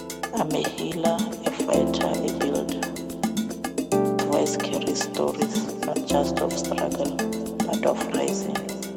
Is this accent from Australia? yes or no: no; Dinokana, North West, South Africa; born there; I was born in Dinokana. There I come from dust.